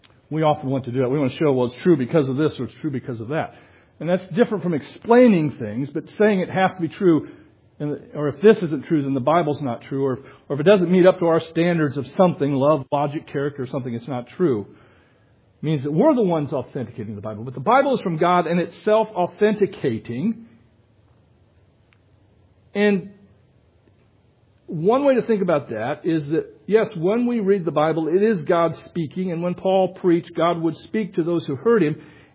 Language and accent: English; Iowa, United States; It was a lady from East Texas listening, and she knew I was from Iowa, okay?